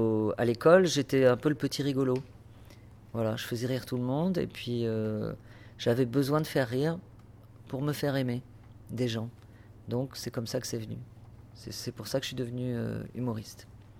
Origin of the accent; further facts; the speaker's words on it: Paris, Île-de-France, France; born there; suis née à Paris dans le 13e arrondissement